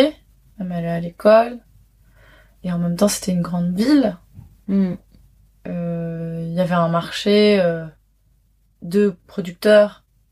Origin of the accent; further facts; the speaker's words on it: Paris, Île-de-France, France; C'est que j'ai grandi à Paris.